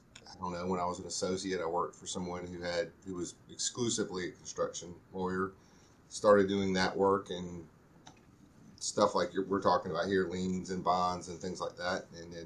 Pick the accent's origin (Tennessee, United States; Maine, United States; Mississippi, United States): Mississippi, United States; Well, I wasn't born there, but here my whole life other than birth. So, grew up in South Mississippi, went to Ole Miss Law School, and then, have been in the Jackson area for probably 20 years.